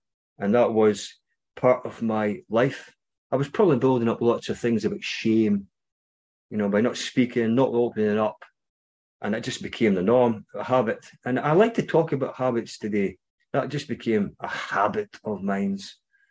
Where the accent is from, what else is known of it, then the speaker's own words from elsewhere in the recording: Scotland, United Kingdom; And you might recognize my accent, maybe not. I'm from Scotland.